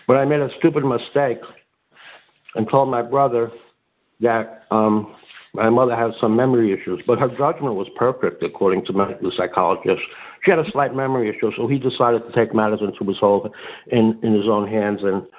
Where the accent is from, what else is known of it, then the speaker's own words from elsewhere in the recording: Oklahoma, United States; Actually, I'm from Oklahoma.